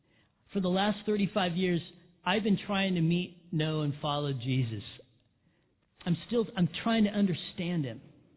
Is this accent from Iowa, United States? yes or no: no; Big Bear, California, United States; See, I was born and raised in Big Bear. I call myself a hick from Big Bear. The time of that I was raised in Big Bear, it was a town of 14,000 people.